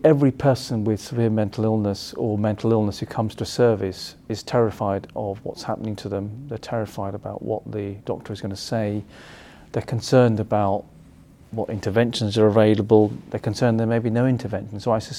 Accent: Kenya; born there; I'm also of Sikh Punjabi heritage. My parents were migrants. I was born in Kenya. They lived in Kenya for many years.

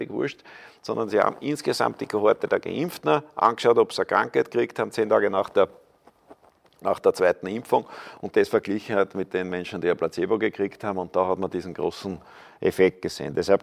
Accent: Austria; wir sind ja Österreicher

